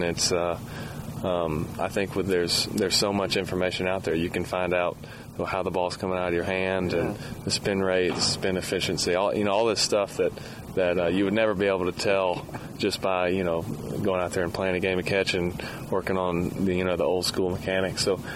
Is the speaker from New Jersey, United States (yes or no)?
no; Atlanta, Georgia, United States; I grew up in Atlanta and in the South. So most of my life I've listened to country music